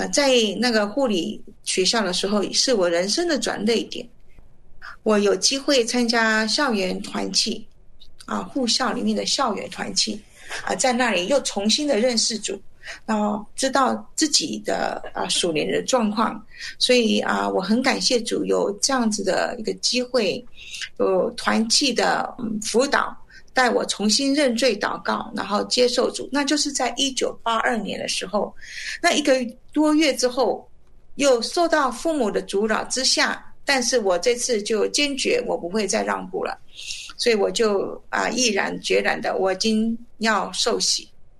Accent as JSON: {"language": "Chinese", "country": "Taiwan", "tie": "born or raised there", "lives_now": "Canada", "said": "我现在目前是住在加拿大，但是其实呢，我是在台湾土生土长的哈，一直在这个台湾的环境下呢，大部分就是在拜鬼神的这个环境下长大"}